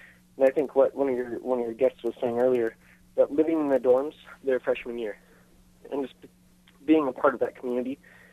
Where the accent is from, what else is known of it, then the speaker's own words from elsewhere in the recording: Manhattan, Kansas, United States; I came from a cohort from Manhattan, actually. So not far down the road, so I could always go home to do laundry.